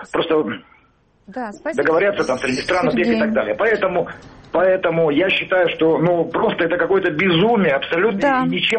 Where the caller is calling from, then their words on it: Barnaul, Altai Krai, Russia